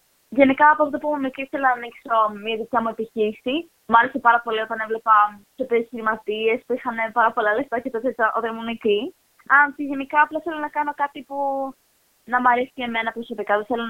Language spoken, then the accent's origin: Greek; Greece; απλά είμαι πάρα πολύ περήφανη που είμαι Ελληνίδα και ξέρω αυτή τη γλώσσα